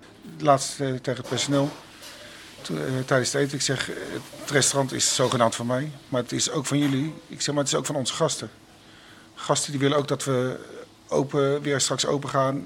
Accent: Noordwijk, South Holland, Netherlands; Ik kom zelf uit Noordwijk. En daar is dat gunnen een heel stuk minder.

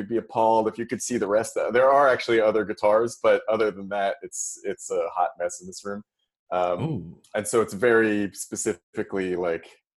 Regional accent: Toronto, Ontario, Canada; I'm from Toronto originally, and my parents are there.

